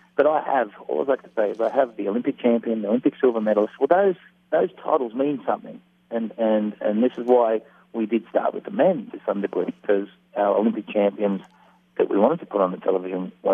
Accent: Australia; Being Australian cricket, cricket is, you know, the sport within Australia

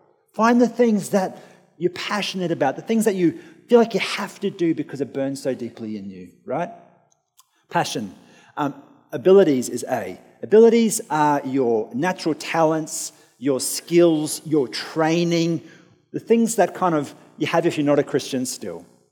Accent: Australia; accent: Australian; I'm an Australian.

